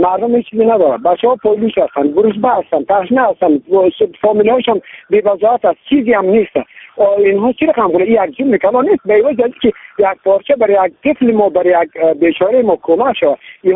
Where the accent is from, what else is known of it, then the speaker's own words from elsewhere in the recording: Badakhshan, Afghanistan; ما از ولایتی بدخشان هستیم دیگه،